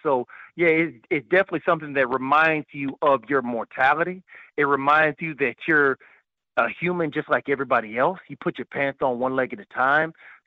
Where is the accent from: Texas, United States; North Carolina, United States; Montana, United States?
Texas, United States; Austin; Sometimes I kind of wonder if maybe the grapevine in you could just kind of wants to pick on me because I'm from Austin.